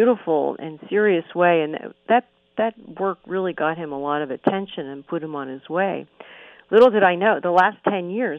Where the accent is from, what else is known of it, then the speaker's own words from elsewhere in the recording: Philadelphia, Pennsylvania, United States; you know, my hometown is Philadelphia, Bill.